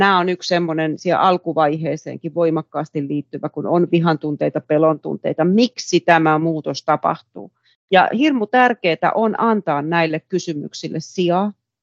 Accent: Kuusankoski, Kymenlaakso, Finland; Mä oon itse Kuusankoskelta kotoisin tehdaspaikkakunnalta ja tuntuu, että se koko kaupunki kaatuu, kun ne tehtaat kaatui.

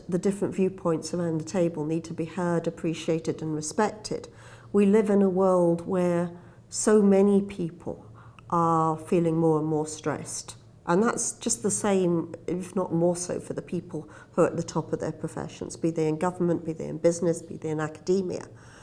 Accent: Scotland, United Kingdom; I'm from Scotland.

